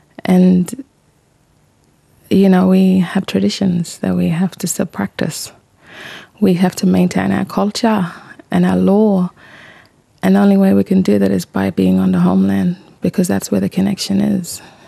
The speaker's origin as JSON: {"language": "English", "town": "Mullinja", "region": "Northern Territory", "country": "Australia", "said": "I am from Mullinja community. It's 700 kilometres south of Darwin and 700 kilometres north of Alice Springs."}